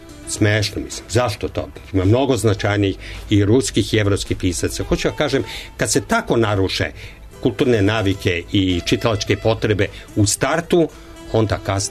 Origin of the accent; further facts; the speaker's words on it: Belgrade, Serbia; born there; ja sam rođen u Beogradu